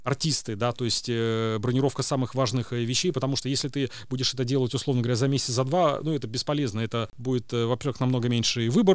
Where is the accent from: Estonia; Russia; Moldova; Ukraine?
Estonia; Narva, Ida-Viru County; Да, нет, я родился, вырос в Нарве. Я учился и в Нарве, и потом достаточно долго учился в Таллине.